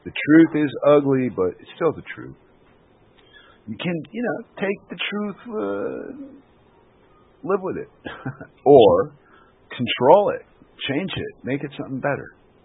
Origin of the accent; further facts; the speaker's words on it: United States; I don't remember people being so nice to foreigners when I was in America as an American.